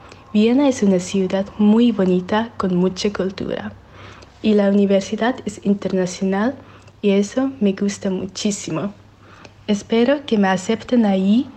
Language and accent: Spanish; Switzerland; Spanish is a second language; soy de Suiza. Ahora tengo 19 años.